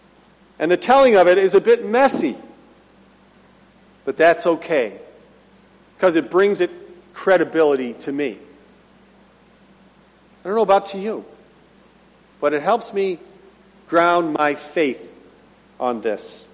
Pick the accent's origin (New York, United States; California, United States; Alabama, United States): New York, United States; Rochester; who lived near where I grew up in Rochester, New York, Palmyra